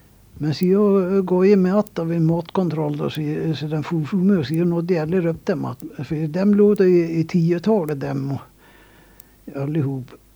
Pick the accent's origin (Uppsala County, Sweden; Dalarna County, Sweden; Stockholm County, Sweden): Dalarna County, Sweden; Sälen; jag är från Selen och lite Trollstrand